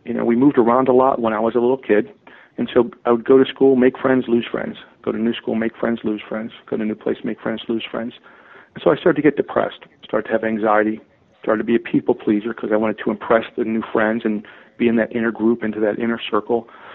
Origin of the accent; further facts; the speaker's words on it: Pittsburgh, Pennsylvania, United States; born there; You know, I was born in the Pittsburgh area. My parents were very young when they got married and very young in the faith. I got baptized as a Russian Orthodox, and then we grew up in Baptist church for the most part.